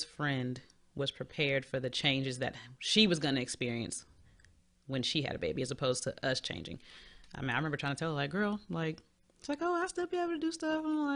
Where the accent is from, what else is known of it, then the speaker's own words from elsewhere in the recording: Charlotte, North Carolina, United States; I am from Charlotte, raised in Charlotte, not born in Charlotte.